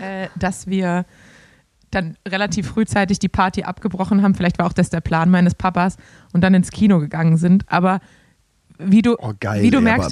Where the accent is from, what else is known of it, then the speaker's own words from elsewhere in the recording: Cologne, North Rhine-Westphalia, Germany; als Kölner